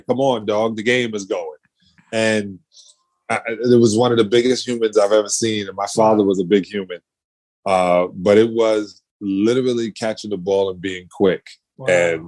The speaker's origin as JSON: {"language": "English", "town": "Brooklyn", "region": "New York", "country": "United States", "said": "I'm from Brooklyn. We don't really go there."}